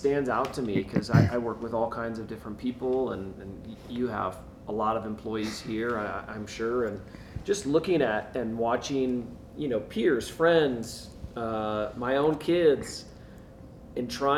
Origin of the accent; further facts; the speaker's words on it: Midwest, United States; I grew up in the Midwest, nothing like that.